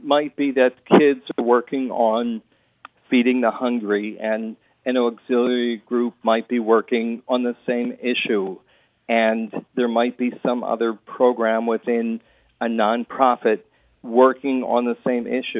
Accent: Minnesota, United States; I'm a Minnesotan, but still a city kid

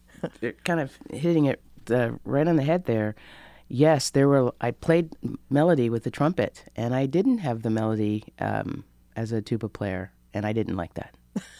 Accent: Annapolis, Maryland, United States; No, I'm not from Pennsylvania. I actually grew up in Annapolis, Maryland.

